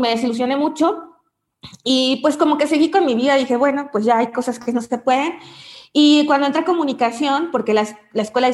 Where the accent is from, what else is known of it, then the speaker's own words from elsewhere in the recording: Puebla, Mexico; la ciudad de Puebla, que es de donde yo soy.